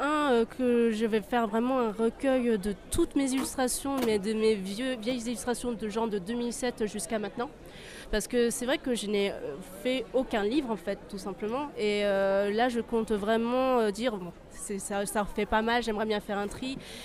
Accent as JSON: {"language": "French", "country": "China", "said": "je suis une chinoise et je suis une asiatique"}